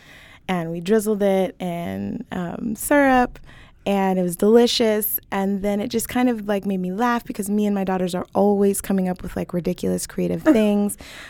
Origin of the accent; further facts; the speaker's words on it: Denver, Colorado, United States; also born or lived in California; So I moved out here as a kid. I moved from California as an art and dance kid, and I went to Denver School of the Arts and danced over at Cleo's